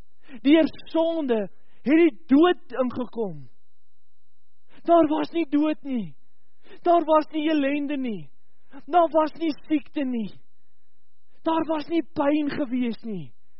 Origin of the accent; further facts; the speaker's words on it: Free State, South Africa; Ek kom van die Vrystaat af, daar is baie mielieboere.